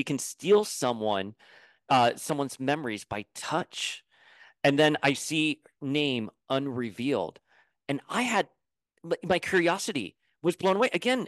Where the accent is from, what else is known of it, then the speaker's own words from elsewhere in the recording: Miami, Florida, United States; Again, I grew up on Calle Ocho in Miami, right?